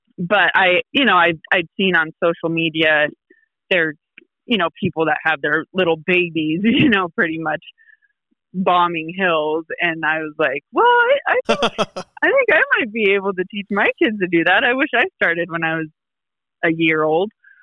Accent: Colorado, United States; I am a Colorado native. I have two young kids, ages 5 and 3, and, you know, growing up in Colorado

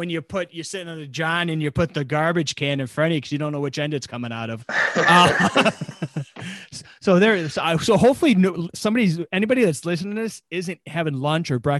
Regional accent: Buffalo, New York, United States; But there was a place where I grew up outside of Buffalo.

